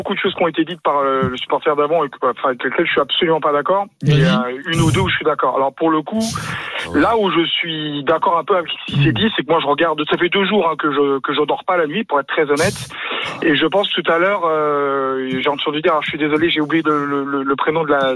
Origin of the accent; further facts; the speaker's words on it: Île-de-France, France; Moi, je suis né en France. Mes deux parents sont italiens. Je suis de la région parisienne.